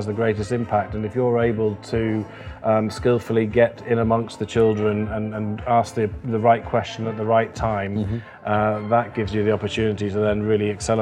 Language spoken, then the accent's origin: English; Germany; So I was actually born and brought up in British Forces Germany. My father was a teacher doing the similar sort of thing.